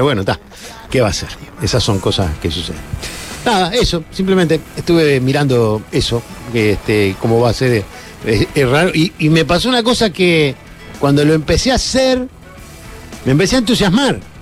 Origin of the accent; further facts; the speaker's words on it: Uruguay; yo soy uruguayo, hablo en español